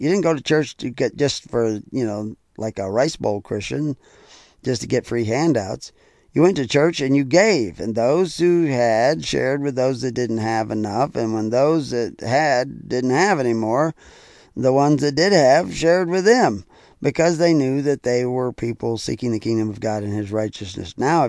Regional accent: the South, United States; I mean, I grew up in the South. I know what prejudice looks like.

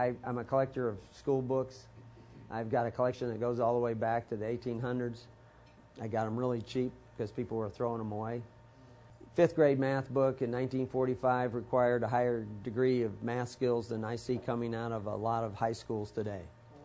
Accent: Texas, United States; also born or lived in Omaha, Nebraska / California; I was born in Omaha, raised in Texas, went to the seminary in California at a very young age.

